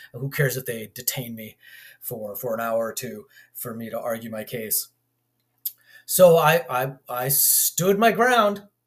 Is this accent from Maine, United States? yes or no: no; Chicago, Illinois, United States; back in my hometown of Chicago, if you're hitting Ravinia